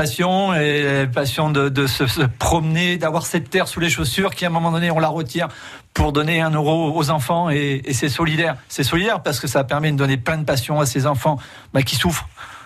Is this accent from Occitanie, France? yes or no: yes; Occitanie, France; Et puis moi je suis de la Lozère, je veux l'emmener en Lozère aussi